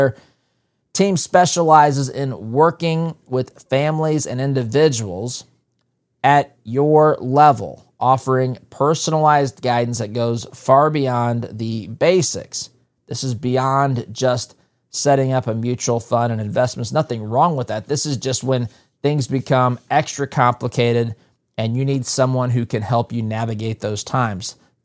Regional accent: United States; as someone, as an American, as a human being, I'm cheering for the crime to be cleaned up

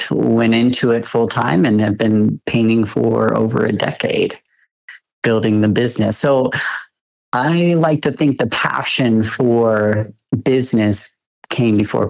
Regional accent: Montana, United States; And I grew up here in Montana, so I'm always inspired every day by just its beauty.

